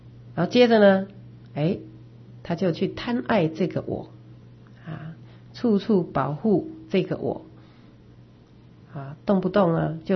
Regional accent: Taiwan; 因为我们是台湾人

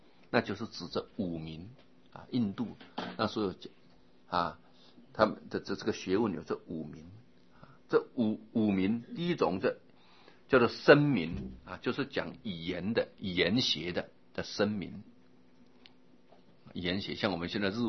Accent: China; 他不是我们中国人啊，他被人家啊来到我们中国边境啊

